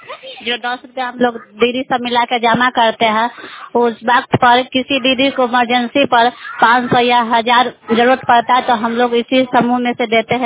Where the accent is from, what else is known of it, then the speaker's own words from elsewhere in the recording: Madhepur, Bihar, India; मैं माधेपुर से रहने वाली हूँ।